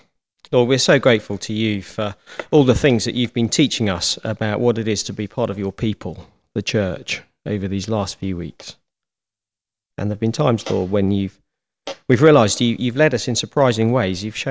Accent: United Kingdom; And we're British, aren't we, most of us?

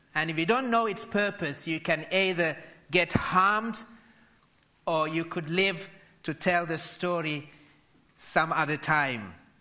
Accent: Kenya; now in North Harrow, United Kingdom; having come over from Kenya, which is my home country.

